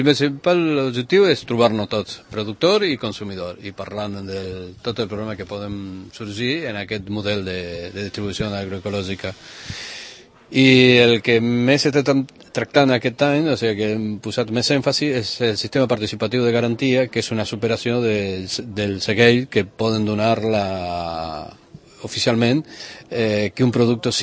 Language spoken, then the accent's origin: Catalan; Barcelona, Catalonia, Spain; jo soc de Barcelona, estic a Gràcia